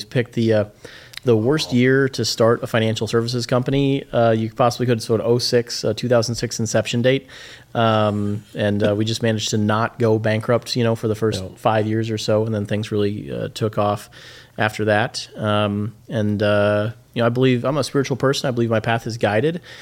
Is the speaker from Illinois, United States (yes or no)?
no; Rochester, Minnesota, United States; also born or lived in Oklahoma, United States; Yeah, I grew up in Rochester here, graduated from John Marshall class of 01 and, or 2000.